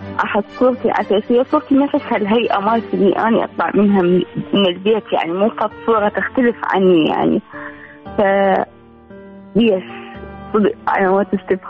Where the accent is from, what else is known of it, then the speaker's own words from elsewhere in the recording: Baghdad, Baghdad Governorate, Iraq; السلام عليكم رويدة، … من بغداد، عمري 22 سنة.